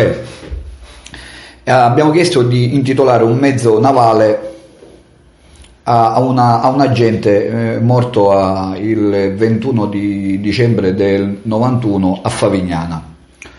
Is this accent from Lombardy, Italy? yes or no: no; Trapani, Sicily, Italy; io sono di Trapani